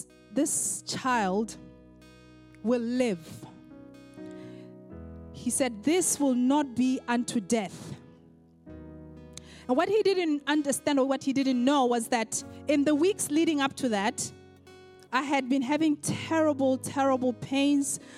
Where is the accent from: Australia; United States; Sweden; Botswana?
Botswana; I was in my home country, Botswana, and I was in a church, and I was heavily pregnant.